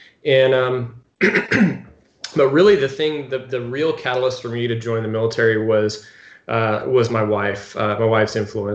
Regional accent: Ione, California, United States; also born or lived in Canoga Park, California; But then I really grew up in the Sierra Nevada foothills of Northern California, real, you know, rural small town. It's called Ione, California.

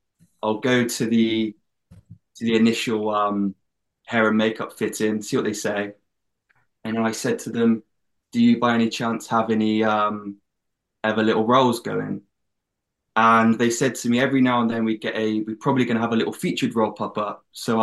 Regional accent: England, United Kingdom; accent: English; so that was in my English accent as well.

